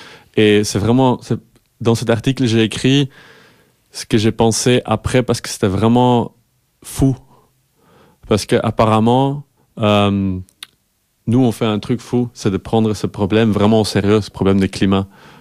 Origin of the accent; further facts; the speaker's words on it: Flanders, Belgium; French is a second language; Ouais, je suis flamand d'ailleurs. Voilà. C'est la première fois que je parle de cet article en français.